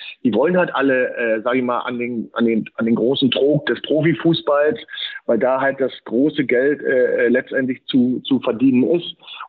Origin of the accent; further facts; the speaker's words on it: Germany; ich bin ja in der DDR groß geworden, auf der KHS